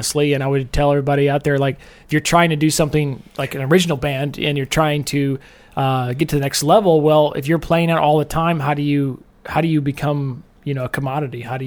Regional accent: Fort Wayne, Indiana, United States; Fort Wayne, Indiana.

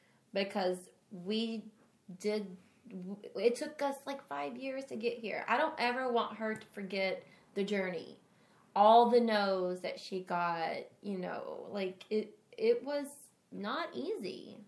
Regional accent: Tennessee, United States; I grew up in Tennessee. Like, this was never on my radar.

